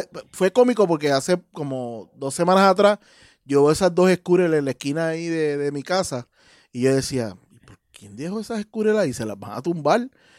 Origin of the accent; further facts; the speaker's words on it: Bayamón, Puerto Rico; Bayamón es mi pueblo natal.